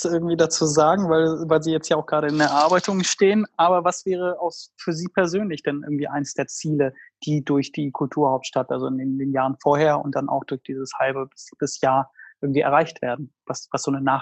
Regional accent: Hanover, Lower Saxony, Germany; Meine Heimatstadt Hannover wird da immer so bezeichnet

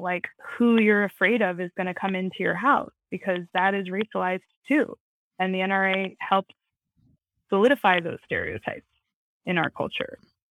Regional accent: Nantucket, Massachusetts, United States; I told the, you know, the chef Terry that I was from Nantucket, and he goes, "Oh, what doctor delivered you?"

